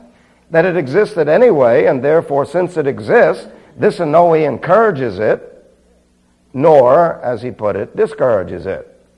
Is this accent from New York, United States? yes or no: yes; New York, United States; Because remember now, I was raised in New York, so I learned jive.